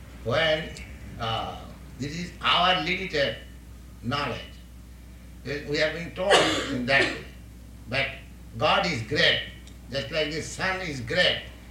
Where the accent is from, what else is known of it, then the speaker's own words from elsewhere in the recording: India; Why? I am an Indian, I am a foreigner. 2 or 3 years ago, I was not known to them, not they were known to me.